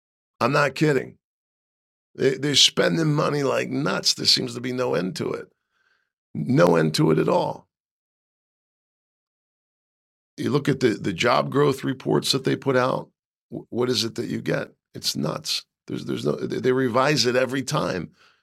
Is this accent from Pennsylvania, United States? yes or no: yes; Philadelphia, Pennsylvania, United States; See, we're from Philly.